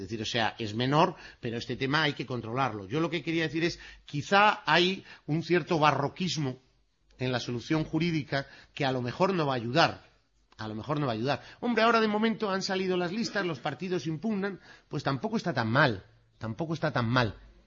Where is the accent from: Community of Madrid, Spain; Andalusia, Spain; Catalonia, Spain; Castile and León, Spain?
Castile and León, Spain; Salamanca; Yo vengo de Salamanca, tenemos la segunda provincia con más habitantes, con más pueblos de España.